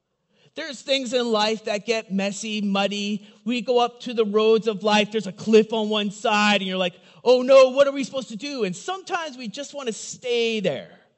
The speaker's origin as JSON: {"language": "English", "region": "British Columbia", "country": "Canada", "tie": "born or raised there", "said": "Where I grew up in the Kootenays, and so it would snow all the time."}